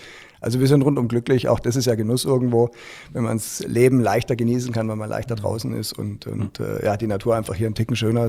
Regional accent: Stuttgart, Baden-Württemberg, Germany; also born or lived in Frankfurt; Ich bin ja eigentlich in Stuttgart groß geworden, habe da Abitur gemacht und habe danach Wirtschaft studiert und bin dann 10 Jahre in Frankfurt bei einer Bank gewesen.

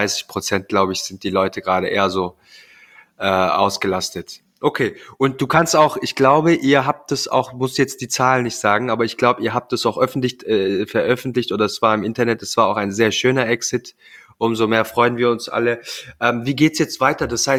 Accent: Southern Germany, Germany; ich komme ja auch aus Süddeutschland.

